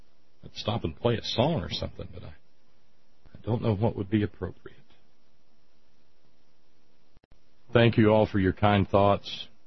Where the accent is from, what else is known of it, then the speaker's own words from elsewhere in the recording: the South, United States; we're Southerner, right?